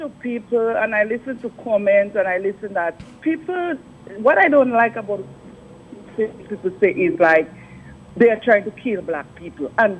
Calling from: Houston, Texas, United States; yes. I'm calling from Houston. I'm in the heart of it.

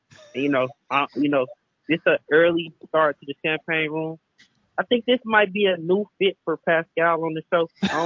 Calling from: San Diego, California, United States; Yo, this is … San Diego.

